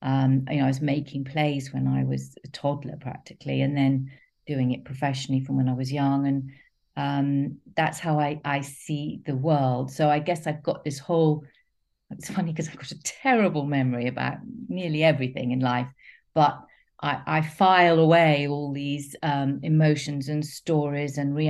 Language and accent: English; London, United Kingdom; I grew up in North London and East London